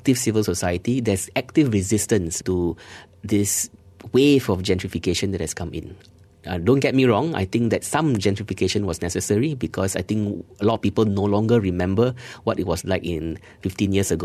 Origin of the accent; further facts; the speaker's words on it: Georgetown, Penang, Malaysia; one of the major problems in a place like Georgetown, where we started, we as in Think City, and my hometown, very much featured in the book